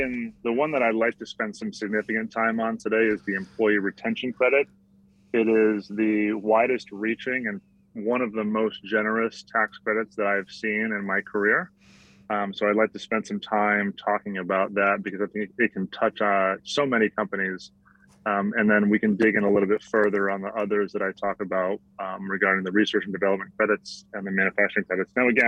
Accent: California, United States; because Virginia apparently wants to compete with my home state of California in the wine game.

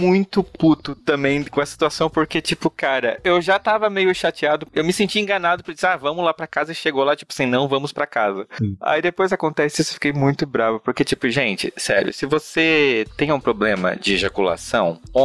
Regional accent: Blumenau, Santa Catarina, Brazil; born there; now in São Paulo, Brazil; eu sou um cara do interior, né, eu nasci em Blumenau, mudei pra São Paulo recentemente

